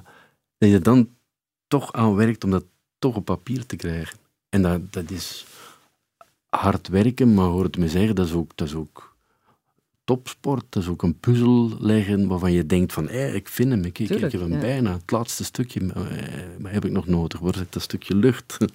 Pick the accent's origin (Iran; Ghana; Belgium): Belgium; Flanders; Ik ben echt wel een West-Vlaming in hart en nieren.